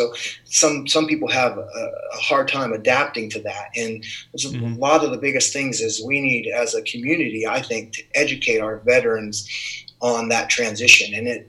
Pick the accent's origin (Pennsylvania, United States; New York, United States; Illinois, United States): Pennsylvania, United States; Waynesburg; I grew up in Waynesburg, Pennsylvania, on a farm, 130-acre farm that was on a dirt road.